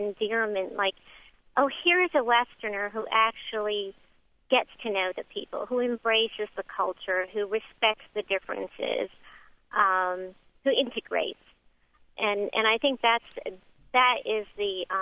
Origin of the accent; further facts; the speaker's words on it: Saudi Arabia; actually half Saudi, half American. And there was a question about how Arabs perceived Lawrence of Arabia. And growing up in Saudi Arabia, I remember lots of references towards him